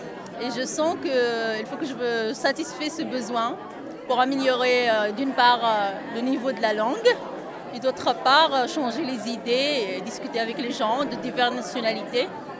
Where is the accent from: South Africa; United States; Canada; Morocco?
Morocco; now in Lille, France; Je suis marocaine, oui.